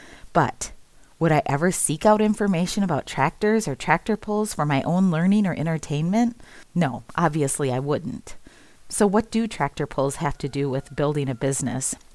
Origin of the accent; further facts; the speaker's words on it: Wisconsin, United States; I come from Wisconsin, so sometimes I say words a little different than someone from the East or West Coast would say it.